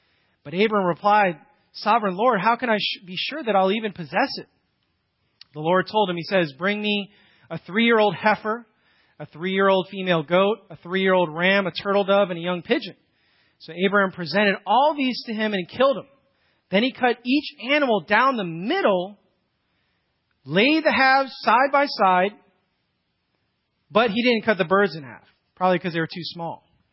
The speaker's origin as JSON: {"language": "English", "town": "Chicago", "region": "Illinois", "country": "United States", "tie": "born or raised there", "said": "You know, where I grew up in Chicago, it's like even on a clear night, you'd be able to make out maybe 10 stars."}